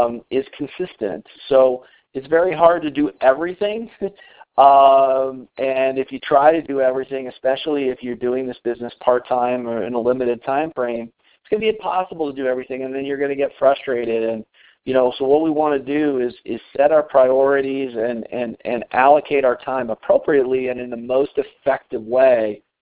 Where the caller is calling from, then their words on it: Colorado, United States; I'm calling in from Colorado tonight.